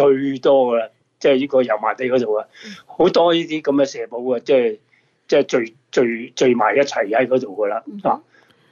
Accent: Guangdong, China; 喺我哋廣東人嚟講

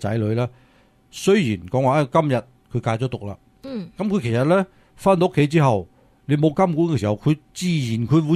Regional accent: China; 我哋中国人咪有一句话叫做为咗一分钱都折腰嘅系咪？

